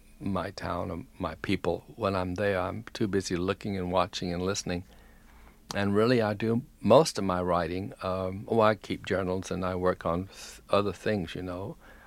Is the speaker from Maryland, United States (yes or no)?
no; Wharton, Texas, United States; I knew there was no future in that in Wharton, except, you know, the little theater, and that I had exhausted that.